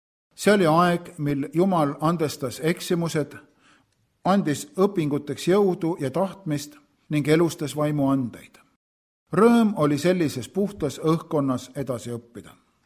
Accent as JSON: {"language": "Estonian", "region": "Hiiu County", "country": "Estonia", "tie": "born or raised there", "said": "Meie koosolekutel Kumlas käisid mõnikord inimesed minu kodusaarelt Hiiumaalt."}